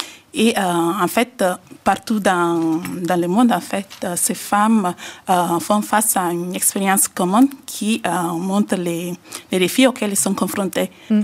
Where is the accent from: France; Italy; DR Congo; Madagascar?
Italy; moi j'ai grandi en Italie, du coup, en fait